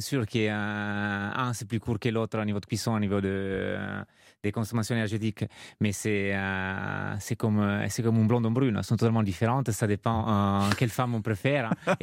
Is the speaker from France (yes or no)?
no; Liguria, Italy; En Italie, dans les terres de la Ligurie, donc pas loin de la frontière avec Menton, Nice, dans les terres.